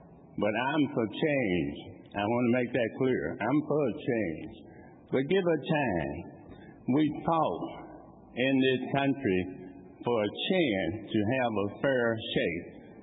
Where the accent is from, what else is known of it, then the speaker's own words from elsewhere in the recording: Dallas, Texas, United States; We are American citizens. We're from Dallas, Texas, and we love all of you.